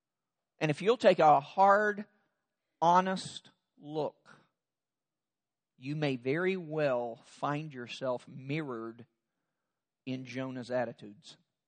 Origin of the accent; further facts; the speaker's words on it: Kentucky, United States; And I first explained that I was from Kentucky. And we make up our own grammar as we go along.